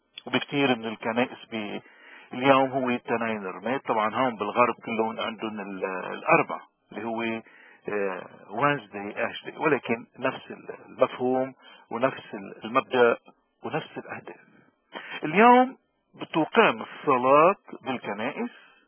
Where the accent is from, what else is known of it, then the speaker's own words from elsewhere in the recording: Lebanon; نحن احوج الناس بالعالم كلبنانيين اليوم ان نوقف نركض